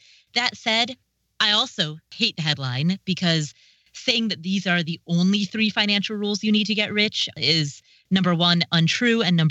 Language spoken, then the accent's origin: English; Cincinnati, Ohio, United States; in terms of like the experience of a kid growing up in Cincinnati, that's what I always heard about my city.